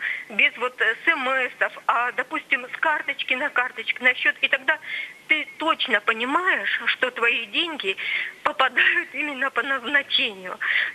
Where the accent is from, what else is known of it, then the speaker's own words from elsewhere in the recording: Sverdlovsk Oblast, Russia; я из Свердловской области.